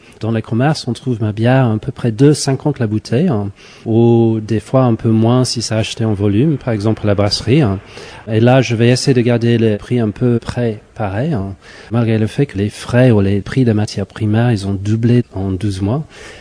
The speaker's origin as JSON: {"language": "French", "region": "England", "country": "United Kingdom", "second_language": "French", "said": "Comme je suis anglais, je parle, je crois, trois mots de basque. Et je voulais pas présenter un produit qui était basque, parce que je suis pas basque."}